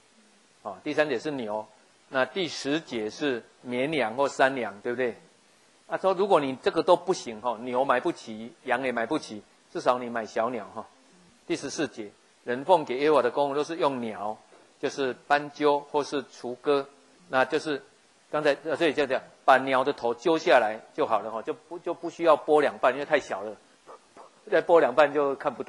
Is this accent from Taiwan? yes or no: yes; Taiwan; 很多我们台湾人一样拜拜都要杀三牲嘛